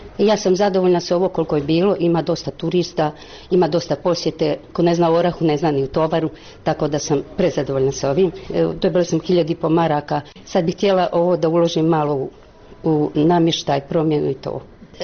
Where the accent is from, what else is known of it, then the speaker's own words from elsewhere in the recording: Bosnia & Herzegovina; born there; pošto sam rođena na Očevu gore, a živim u Martinbrodu, tu mi je otac rođen.